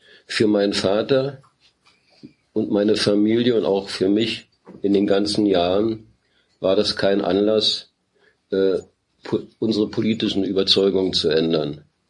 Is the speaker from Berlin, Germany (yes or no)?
yes; Berlin, Germany; born there; Ich bin 1938 in Berlin geboren. Meine Mutter stammte aus einer jüdischen Familie.